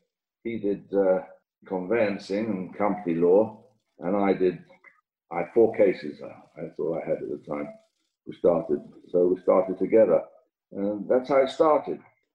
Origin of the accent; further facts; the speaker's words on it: London, United Kingdom; Because I come from North London and it sounded as if it should be near Brighton.